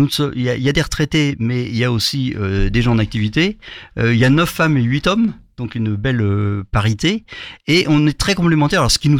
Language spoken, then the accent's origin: French; Le Havre, Normandy, France; Je suis natif du Havre. Complètement amoureux de ma ville parce que je l'ai quittée que pendant mes 50 études après le bac.